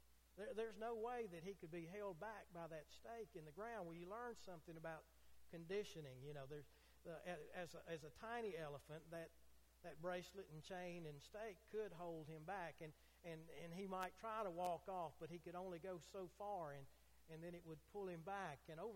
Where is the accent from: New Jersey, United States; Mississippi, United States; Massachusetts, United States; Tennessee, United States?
Tennessee, United States; Nashville; remember I was born and raised in Nashville